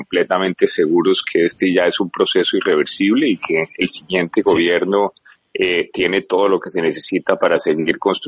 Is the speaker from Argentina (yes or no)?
no; Colombia; como colombianos